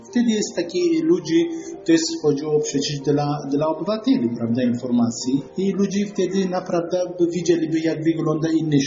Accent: Ethiopia; now in Poland; jestem lekarzem, pochodzę z Etiopii, czyli jestem Polakiem pochodzenia etiopskiego.

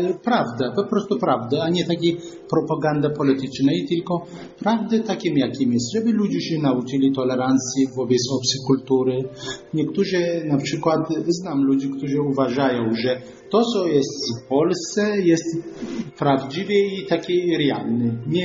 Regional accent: Ethiopia; now in Poland; jestem lekarzem, pochodzę z Etiopii, czyli jestem Polakiem pochodzenia etiopskiego.

